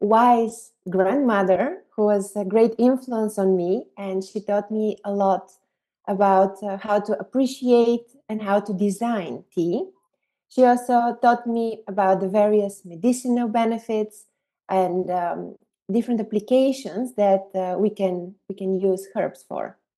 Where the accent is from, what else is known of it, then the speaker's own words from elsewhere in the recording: Bulgaria; now in Netherlands; I'm originally coming from Bulgaria, but I've been living in the Netherlands for the past 14 years.